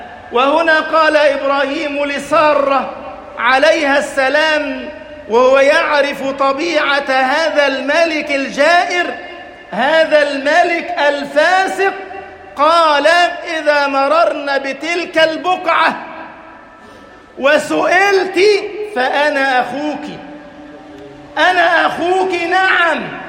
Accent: Egypt; عندما ترك فلسطين وبلاد الشام ومر على بلدنا مصر مهاجرا إلى ربه

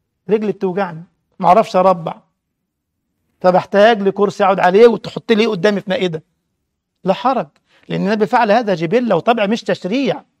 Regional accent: Upper Egypt, Egypt; هو عندنا في الصعيد يقول لك دوزها

